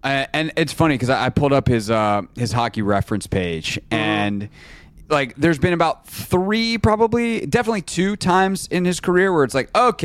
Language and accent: English; South Carolina, United States; By the way, I was raised in South Carolina, and I don't live in Syracuse anymore.